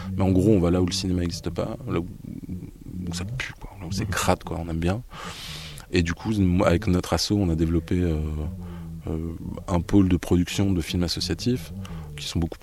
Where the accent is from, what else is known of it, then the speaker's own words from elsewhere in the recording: France; Bon, il se trouve que je suis français